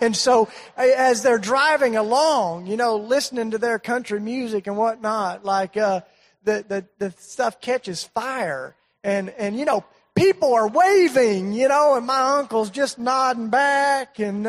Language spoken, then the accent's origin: English; Tennessee, United States; I'm from East Tennessee, in case you can't tell.